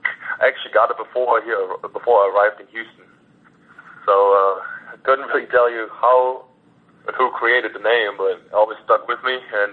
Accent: Düsseldorf, North Rhine-Westphalia, Germany; when I was about 14 years old, I started playing football in my hometown, Düsseldorf.

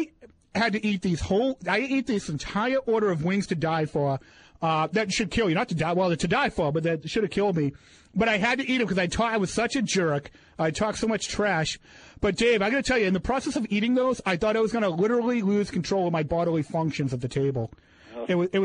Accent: Boston, Massachusetts, United States; My new job at the paper, I'm from Boston.

